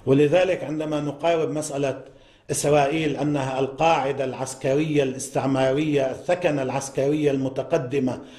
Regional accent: Lebanon; طيب نحن كلبنانيين نحن أمام فرصة تاريخية لنحمي بلدنا

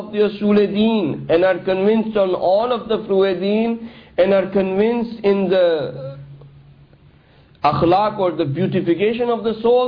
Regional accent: Pakistan; now in Canada; because I'm from Pakistan

